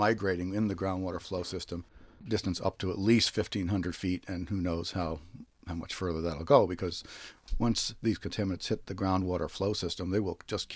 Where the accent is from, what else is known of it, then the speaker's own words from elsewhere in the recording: Stone Ridge, New York, United States; Right, I'm from near Stone Ridge, New York.